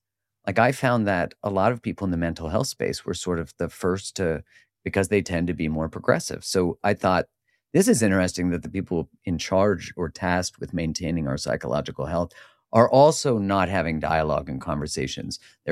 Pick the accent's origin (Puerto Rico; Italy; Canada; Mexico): Canada; But my experience in that time as a Canadian experiencing the U.S., having my wife's American